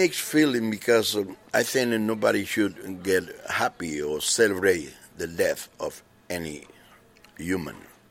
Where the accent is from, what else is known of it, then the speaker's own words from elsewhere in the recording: Artemisa, Cuba; born there; English is a second language; I was born in Artemisa, which is a little village of the countryside of Cuba.